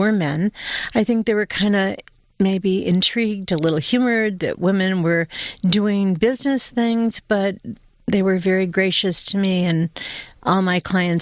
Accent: Detroit, Michigan, United States; Well, I grew up in Detroit. I was the oldest of six children, and my father was an entrepreneur. And my parents were both immigrants to this country.

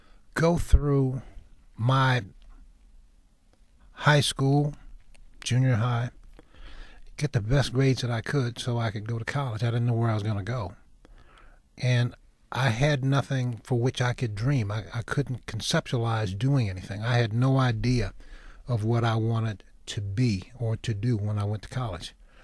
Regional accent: Cassopolis, Michigan, United States; Because most of the young people that I grew up with in Cassopolis had running water.

